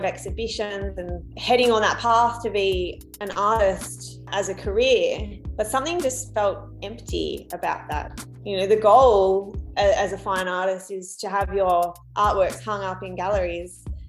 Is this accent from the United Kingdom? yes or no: no; Australia; I'm an Australian illustrator.